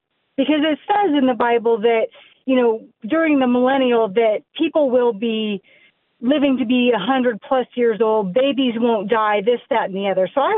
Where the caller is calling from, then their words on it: Fort Wayne, Indiana, United States; Fort Wayne, Indiana.